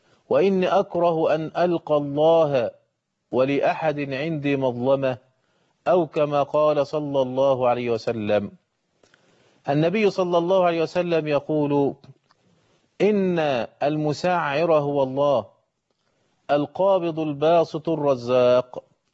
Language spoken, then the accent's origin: Arabic; Egypt; حتى انتشر عندنا في مصر الباعة الجائلون وماشي يقول: يا مجنونة يا طماطم